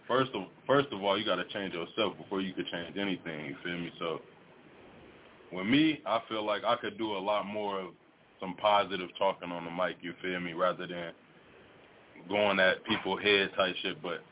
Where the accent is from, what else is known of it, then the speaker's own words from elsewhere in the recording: Minneapolis, Minnesota, United States; I grew up over north, Minneapolis.